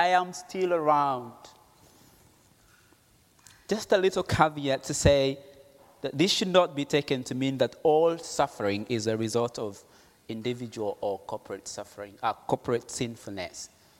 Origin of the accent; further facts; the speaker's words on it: Kenya; English is a second language; I grew up in Kenya where we would go often to look for cow food in wild places